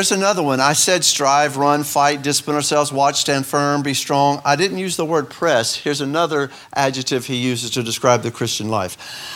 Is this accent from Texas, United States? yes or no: yes; Houston, Texas, United States; I liked growing up in Houston. I'm glad I grew up the way I did in the city.